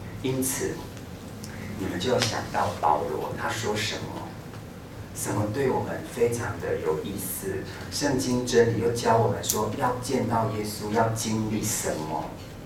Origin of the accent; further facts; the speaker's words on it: Taiwan; 因为我们台湾人哦，要和好有一点困难哦